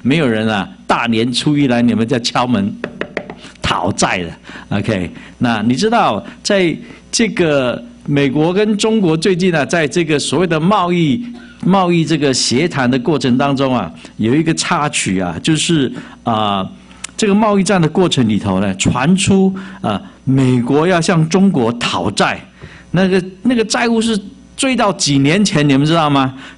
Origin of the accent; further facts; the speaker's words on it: Taiwan; 但是我们呢，我是从台湾来啊。